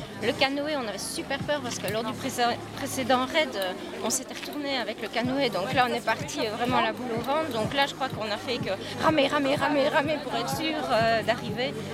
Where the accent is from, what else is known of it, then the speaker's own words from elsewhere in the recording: Belgium; Oui, on est belge. Ah. Et je pense qu'on est la seule équipe belge, du moins sur cette session.